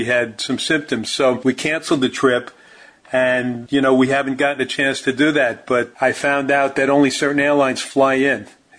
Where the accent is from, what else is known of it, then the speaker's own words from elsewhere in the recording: Cincinnati, Ohio, United States; So growing up in Cincinnati, as a matter of fact, you know, Ohio, the Rock and Roll Hall of Fame is there.